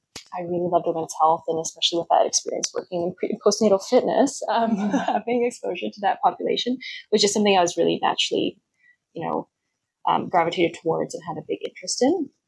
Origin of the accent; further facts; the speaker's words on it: Winnipeg, Manitoba, Canada; also born or lived in British Columbia; now in Alberta, Canada; I came from a couple different provinces before landing in Alberta. I grew up in Winnipeg before going to UBC for my kinesiology degree in undergrad